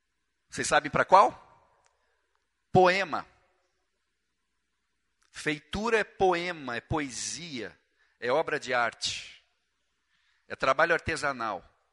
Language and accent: Portuguese; Curitiba, Paraná, Brazil; Eu decidi que eu ia voltar para a minha cidade, eu sou de Curitiba